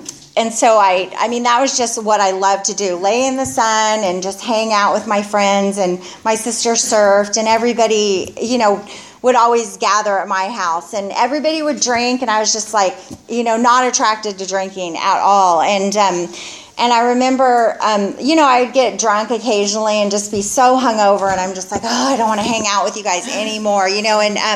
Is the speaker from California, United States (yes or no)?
yes; Goleta, California, United States; I grew up in Goleta and then, but Santa Barbara, same thing.